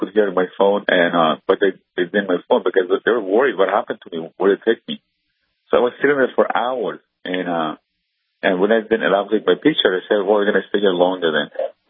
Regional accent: Iran; English is a second language; moved away; I said, I'm from Iran originally. So they asked me whether I'm a Christian or if I'm Muslim. I said I used to be a Muslim, but I'm a Christian now.

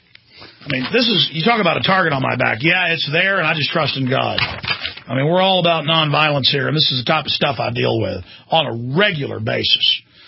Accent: United States; I'm an American. I'm a constitutionalist. This is my country.

